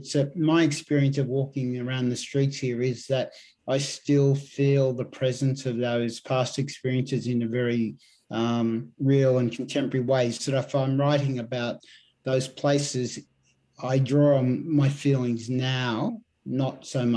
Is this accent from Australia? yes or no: yes; Richmond, Victoria, Australia; also born or lived in Collingwood; Then we went to Richmond to the Housing Commission. Even the Housing Commission flat we grew up in Richmond is gone. That was replaced by another house. We moved to a house in Collingwood, gone, replaced by the Eastern Freeway.